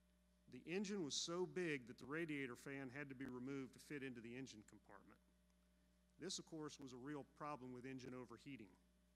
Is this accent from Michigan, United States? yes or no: no; St. Petersburg, Florida, United States; Terry and I grew up in St. Petersburg, the two children of a physician father and homemaker mother.